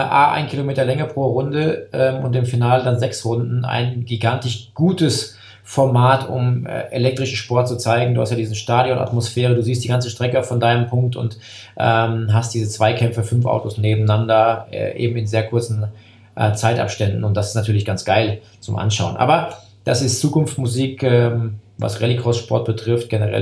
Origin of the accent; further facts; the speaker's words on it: Rhineland-Palatinate, Germany; Ja, also ist ja auch meine Heimat, in Anführungszeichen. Ich komme ja aus der Gegend von Koblenz. Bin jetzt kein Eifler Jung, aber da bin ich groß geworden